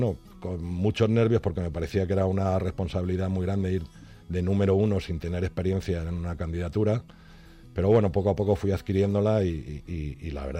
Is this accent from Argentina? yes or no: no; Camarma de Esteban, Community of Madrid, Spain; Los institutos, gracias a Dios, lo tenemos cerca. Pero bueno, me gustaría conseguir para mi pueblo un instituto.